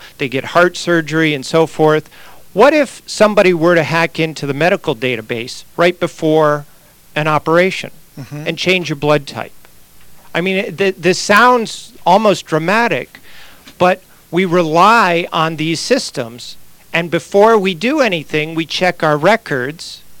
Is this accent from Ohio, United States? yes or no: yes; Cleveland, Ohio, United States; Well, I was born in Cleveland, raised here, graduated from Lakewood High School.